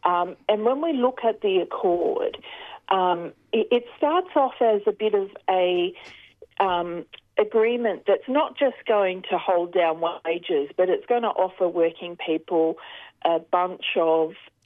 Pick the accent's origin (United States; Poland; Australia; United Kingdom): Australia; Werribee, Victoria; For me, I grew up in Werribee in the outer suburbs of Melbourne, as people would know, and my dad worked in the oil refinery at Altona.